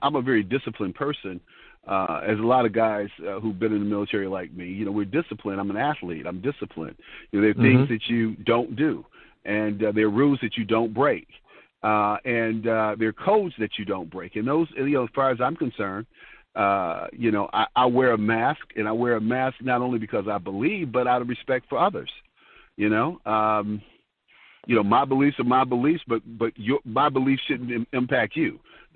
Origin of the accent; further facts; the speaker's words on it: Detroit, Michigan, United States; I learned that at a very early age growing up in Detroit.